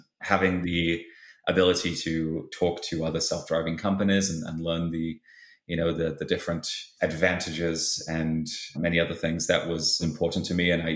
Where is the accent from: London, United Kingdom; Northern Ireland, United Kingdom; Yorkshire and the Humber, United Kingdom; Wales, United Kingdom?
Yorkshire and the Humber, United Kingdom; Halifax; I grew up again in Halifax and we had cobbled streets and they were very wide